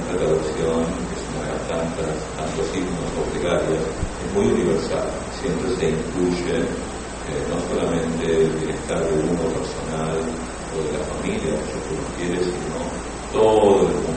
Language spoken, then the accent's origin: Spanish; Buenos Aires, Argentina; now in California, United States; hace 10 años prácticamente vivo en Estados Unidos. Soy argentino, me crié en Buenos Aires y conocí todo esto desde muy chico.